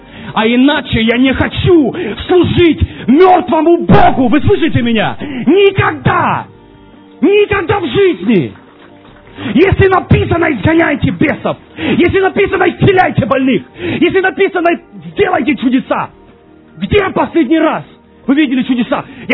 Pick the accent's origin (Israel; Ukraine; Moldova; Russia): Ukraine; Боже мой, я с Украины, поэтому прошу прощения.